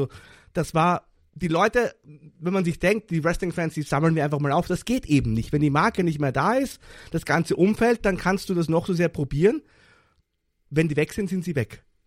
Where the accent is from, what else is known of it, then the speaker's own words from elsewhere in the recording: Vienna, Austria; Bei uns in Wien sagt, man geht zum Schmied und nicht zum Schmiedel quasi.